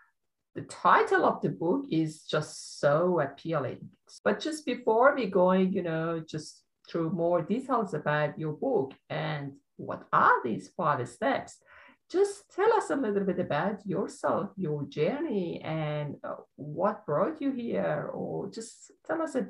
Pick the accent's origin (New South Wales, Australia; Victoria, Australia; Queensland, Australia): Victoria, Australia; Melbourne; I'm just from Melbourne, Australia, and we are just out of lockdown